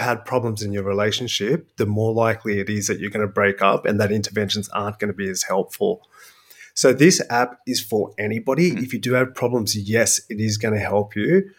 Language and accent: English; Sydney, New South Wales, Australia; I'm from Sydney, Australia, and I'm delighted to be here talking to you today.